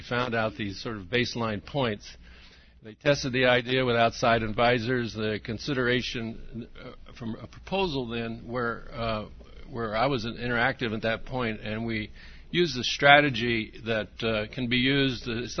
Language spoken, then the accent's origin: English; Glendale, California, United States; born there; I was born in Glendale and had the deep pleasure of doing my graduate work at Caltech